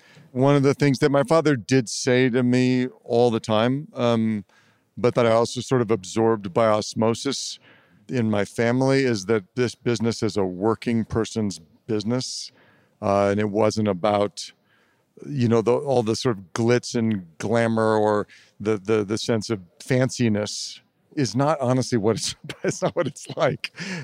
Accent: Los Angeles, California, United States; I was born in Los Angeles and grew up there. My father was a film producer, like his father. My grandfather was one of the sort of pioneers of the movie industry in the very early days

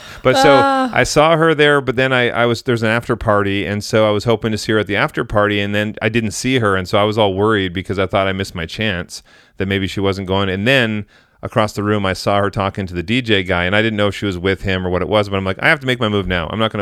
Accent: Vancouver, British Columbia, Canada; So I'm from Vancouver

